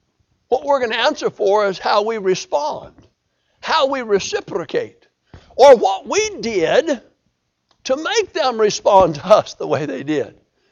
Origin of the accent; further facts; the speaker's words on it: Colorado, United States; You know, when I was a kid, I was raised in Colorado. We had a lot of cottonwood trees.